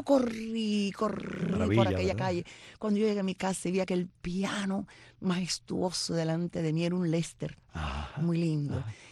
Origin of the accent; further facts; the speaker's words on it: Havana, Cuba; Sí, nací en La Habana. Nací en La Habana. Nací en plena Habana. Después nos mudamos para La Víbora cuando yo tenía como 7 años. No, miento. Me mudé para La Víbora como a los 12 años. Yo viví 2 veces en La Habana.